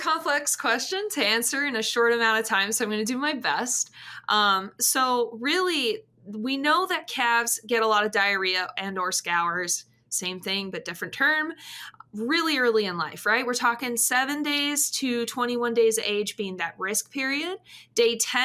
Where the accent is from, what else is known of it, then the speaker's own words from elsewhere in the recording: California, United States; I grew up in Southern California, just one dairy in the entire county where I grew up, actually.